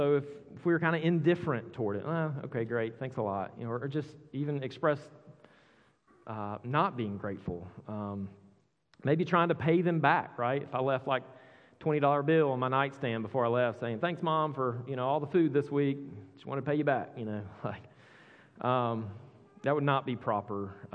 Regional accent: Georgia, United States; moved away as an adult; but I'm not from around here. I was born and raised in Georgia, and I get that all the time. You're not from here, are you?

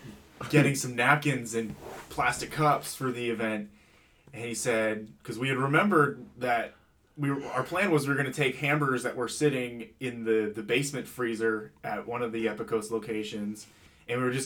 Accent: Albuquerque, New Mexico, United States; I'm from Albuquerque, New Mexico. I'm 21 years old

